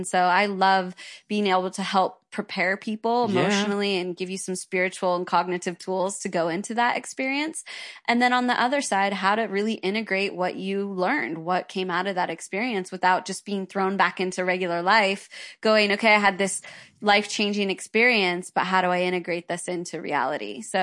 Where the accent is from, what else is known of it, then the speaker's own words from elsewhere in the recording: California, United States; a little hippie child like me growing up in the Redwoods